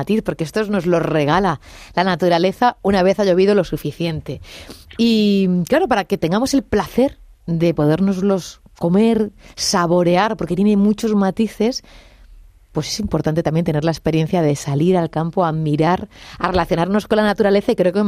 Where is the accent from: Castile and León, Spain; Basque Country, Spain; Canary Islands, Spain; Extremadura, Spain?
Extremadura, Spain; Montijo; En mi pueblo, no sé, en mi pueblo es Montijo, decimos mucho salir a espárragos.